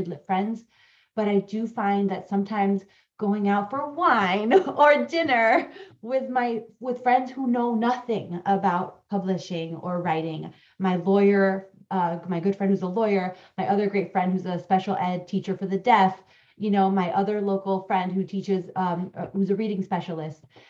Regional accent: Honduras; first language Spanish; English is a second language; now in New York City, United States; I was born and raised in Honduras. Spanish is my first language as well.

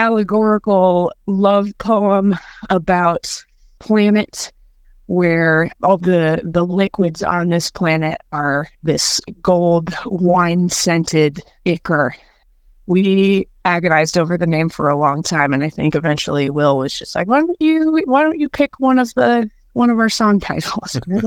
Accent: New Orleans, Louisiana, United States; born there; I was born in New Orleans, Louisiana.

